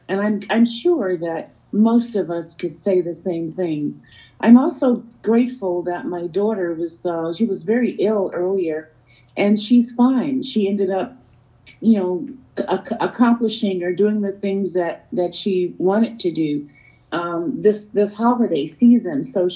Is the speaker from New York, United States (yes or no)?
no; Tennessee, United States; born there; Well, I was born in Tennessee.